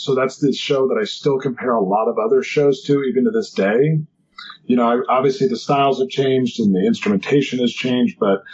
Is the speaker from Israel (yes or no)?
no; St. Louis, Missouri, United States; I'm from St. Louis. I have taught some high school bands in the area.